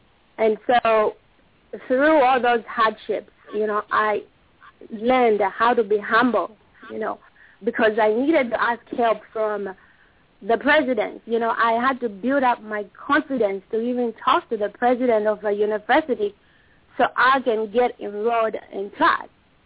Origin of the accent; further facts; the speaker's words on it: Zambia; means blessing in our country. I'm from Zambia in Africa.